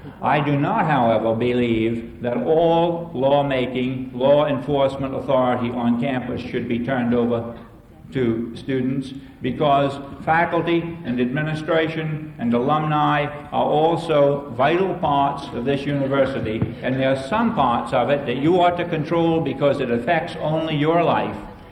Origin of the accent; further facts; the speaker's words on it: South Carolina, United States; accent: Southern; You know, by now I think that my accent reveals the fact that I'm from the South, and I'm from South Carolina, and I left South Carolina